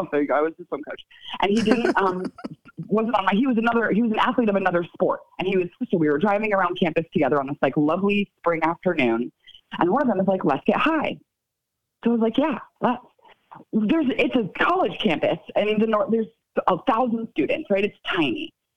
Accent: Connecticut, United States; I grew up in Connecticut.

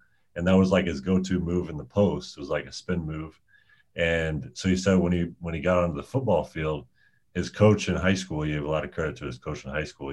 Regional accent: Indiana, United States; I've never met Bobby Knight for as many, you know, growing up in Indiana.

